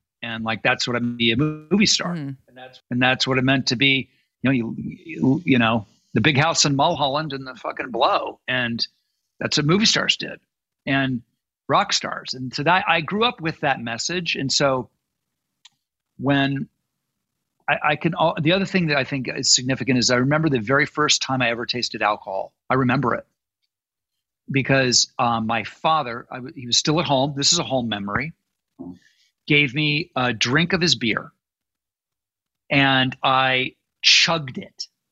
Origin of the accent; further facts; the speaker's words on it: Malibu, California, United States; The world I grew up in Malibu.